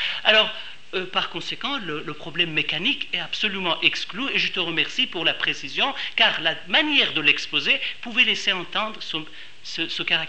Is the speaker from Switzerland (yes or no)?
yes; Switzerland; je viens de la Suisse là-bas, on dit 71